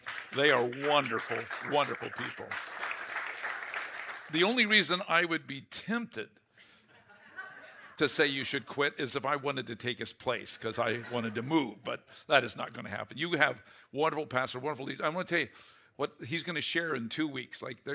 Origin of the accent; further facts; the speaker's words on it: Portland, Oregon, United States; I'm from Portland, Oregon. It's not as bad as they say on the news, but we have our stuff there.